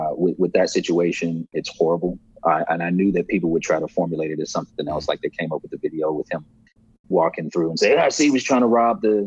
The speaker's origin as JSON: {"language": "English", "region": "the South", "country": "United States", "said": "I mean, I'm from the South, so. And the time I spend in New York and where my family is"}